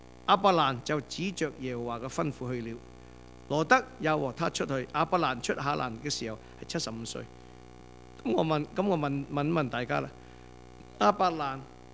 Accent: Guangdong, China; 我们广东人有一句话叫做大水冲到龙王庙

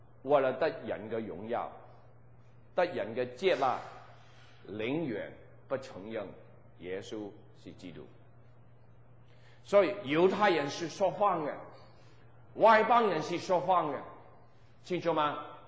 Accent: Hong Kong; moved away as an adult; now in Canada; 我从香港来，我以前一来到这个加拿大，我觉得这个文化这里不好那里不好

